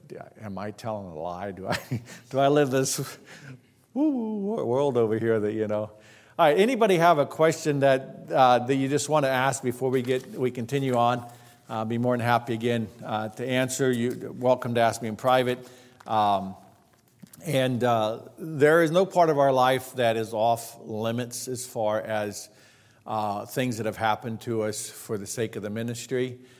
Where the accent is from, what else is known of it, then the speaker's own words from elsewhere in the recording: Central African Republic; first language Sango; English is a second language; But I speak Sango. Sango is my national language, my first language, along with English.